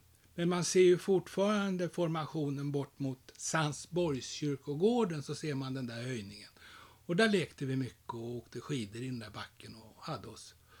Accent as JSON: {"language": "Swedish", "town": "Stockholm", "region": "Stockholm County", "country": "Sweden", "tie": "born or raised there", "said": "Jag växte upp i Enskede, i närheten av Sofielundsplan."}